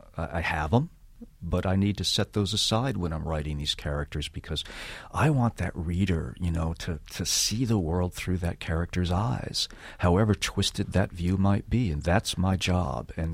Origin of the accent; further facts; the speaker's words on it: United States; I'm an American, and I'm a fiction writer.